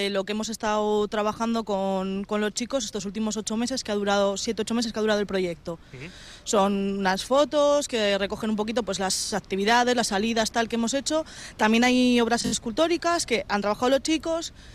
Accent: Basque Country, Spain; como buenos vascos que somos

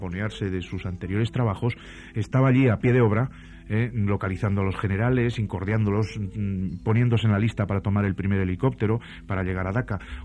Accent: Guernica, Basque Country, Spain; Luego en mi pueblo, en Guernica, publiqué la primera entrevista.

